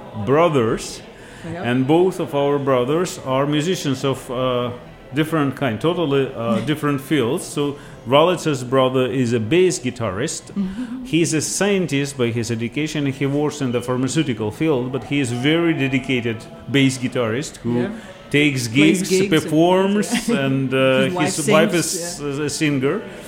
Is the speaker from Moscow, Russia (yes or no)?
no; Saint Petersburg, Russia; moved away as an adult; also born or lived in Munich; now in Washington, United States; I was born in St. Petersburg in Russia, and I lived there through a big portion of my life, much longer than I live here in D.C. And then I moved to Munich for 2.5 years. I lived in Munich, and now I live here.